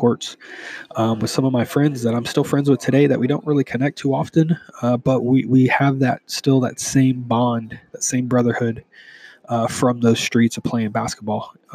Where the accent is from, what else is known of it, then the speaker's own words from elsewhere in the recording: Houston, Texas, United States; moved away as an adult; now in San Diego, United States; I'm from Houston. H-Town represent. I've been living in San Diego for the last 17 years, so I'm becoming more and more a San Diegan than I am a Houstonian.